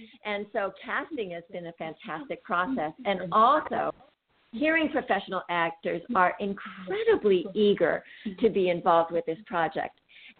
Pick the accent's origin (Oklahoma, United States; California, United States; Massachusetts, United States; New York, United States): New York, United States; New York City; I grew up in New York City, and we know that there's a diverse population here.